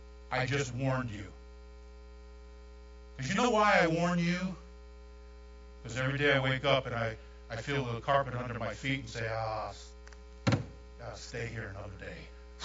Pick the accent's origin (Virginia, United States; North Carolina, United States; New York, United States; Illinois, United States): New York, United States; I'm a New Yorker, just like everybody else.